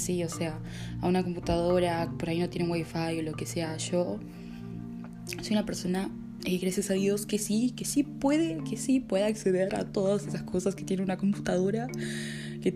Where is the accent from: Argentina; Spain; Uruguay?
Uruguay; yo soy como los uruguayos que encaran recién luego de Semana Santa el año.